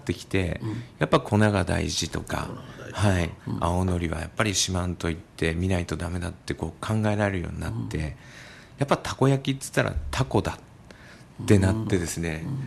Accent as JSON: {"language": "Japanese", "region": "Kanto", "country": "Japan", "said": "で僕は関東ですから"}